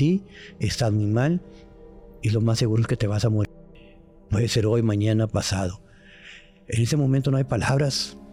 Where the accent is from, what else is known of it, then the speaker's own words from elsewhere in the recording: Matamoros, Tamaulipas, Mexico; also born or lived in Guadalupe, Nuevo León; Yo vivía en Juárez, en Guadalupe, Nuevo León, Monterrey, Guadalupe, y me regresé a Matamoros, Tamaulipas, de donde soy nativo.